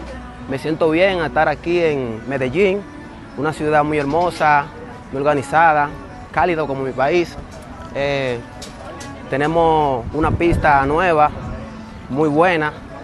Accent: Dominican Republic; Soy de República Dominicana.

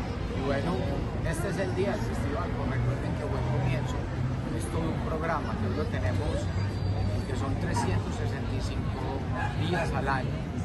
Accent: Medellín, Antioquia, Colombia; todos somos colombianos y que desde Medellín y de Antioquia estamos apoyando mucho.

